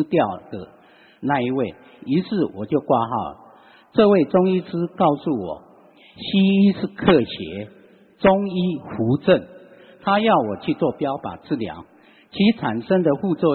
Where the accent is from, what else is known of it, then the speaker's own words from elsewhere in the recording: Taiwan; 我说我们是台湾的